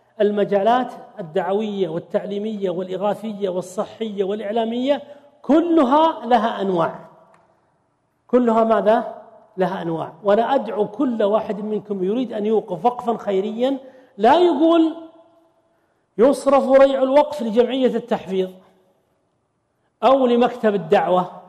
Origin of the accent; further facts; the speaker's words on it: Al-Qassim, Saudi Arabia; لا إحنا عندنا بالقصيم أبو البنت